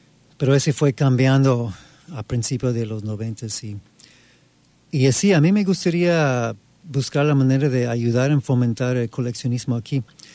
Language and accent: Spanish; Montana, United States; Spanish is a second language; Crecí en Montana, en el estado de Montana, en los Estados Unidos.